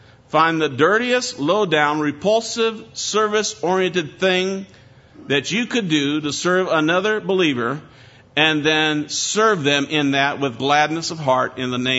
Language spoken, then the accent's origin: English; Iowa, United States; I'm just from Iowa, so give me a little room here.